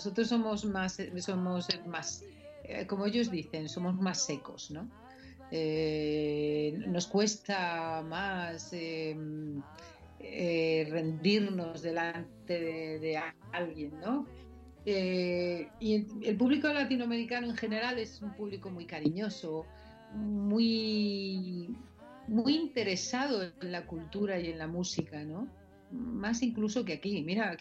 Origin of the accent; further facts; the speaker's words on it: Yecla, Region of Murcia, Spain; moved away as an adult; now in Valencia, Spain; yo me vine a Valencia con 18 años, sí. Yo pasé mi parte de mi infancia y mi juventud en Yecla, al que considero mi pueblo